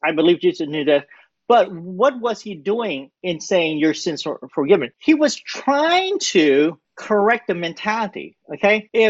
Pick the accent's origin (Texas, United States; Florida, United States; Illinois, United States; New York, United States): Texas, United States; Houston; I say y'all because I'm from Houston. Okay, I'm from Texas.